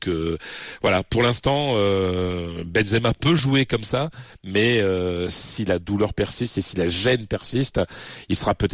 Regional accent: France; quand on est français et qu'on a nos âges, la quarantaine bien frappée

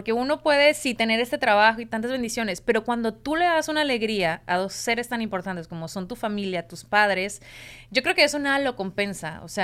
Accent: Mexico; now in United States; veo imágenes de mi país, se me enchina la piel y veo esos momentos tan bonitos de mi tierra, me trae recuerdos de mi niñez

